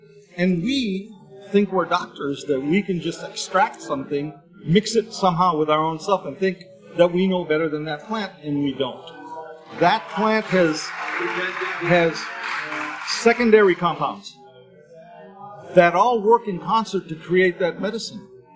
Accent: Berkeley, California, United States; now in Canada; I grew up in Berkeley and Hindu Kush. If I get some good clean Hindu Kush right now, I mean, you know, we're growing it now in Canada.

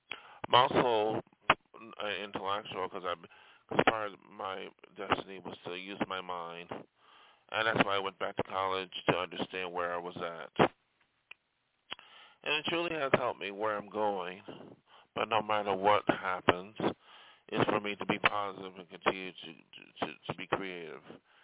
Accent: New York, United States; now in Los Angeles, United States; I left my hometown in New York State, as you already know.

